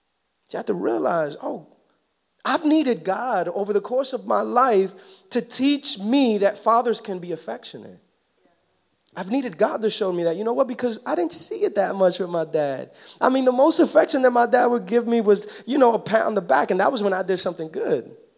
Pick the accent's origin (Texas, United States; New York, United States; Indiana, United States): New York, United States; I was the anomaly growing up in Washington Heights. I had both my parents.